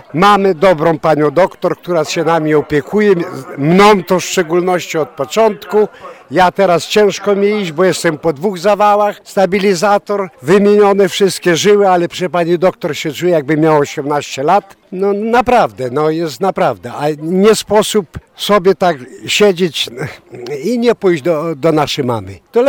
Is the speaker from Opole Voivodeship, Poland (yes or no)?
yes; Głubczyce, Opole Voivodeship, Poland; pochodzę z parafii Głubczyckiej, narodzenia Najświętszej Marii Panny.